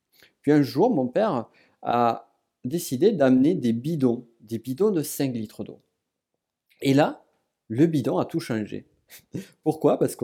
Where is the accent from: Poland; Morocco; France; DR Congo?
France; South-West France; accent: south-west France, Pyrenees; avec mon accent qui vient du sud-ouest de la France, plutôt particulièrement des Pyrénées